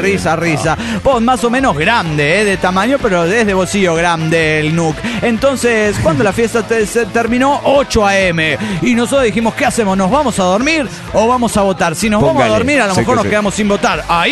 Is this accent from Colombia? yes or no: yes; Cali, Valle del Cauca, Colombia; de Cali, Colombia.